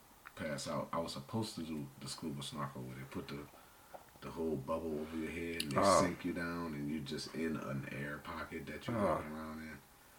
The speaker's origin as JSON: {"language": "English", "town": "New Orleans", "region": "Louisiana", "country": "United States", "said": "I felt that I was from New Orleans. I could go to Puerto Rico and walk around."}